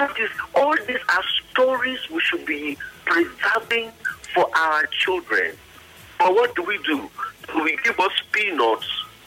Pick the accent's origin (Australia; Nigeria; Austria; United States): Nigeria; Port Harcourt, Rivers; when we were growing up in Port Harcourt, we used to attend those wrestling?